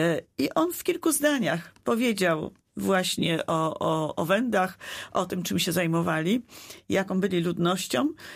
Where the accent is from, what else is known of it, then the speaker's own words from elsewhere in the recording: Kargowa, Lubusz Voivodeship, Poland; born there; Urodziłam się w Kargowej, bo tam była porodówka.